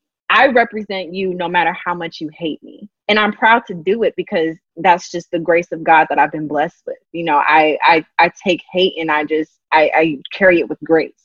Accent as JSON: {"language": "English", "region": "Indiana", "country": "United States", "tie": "born or raised there", "said": "I grew up in Indiana."}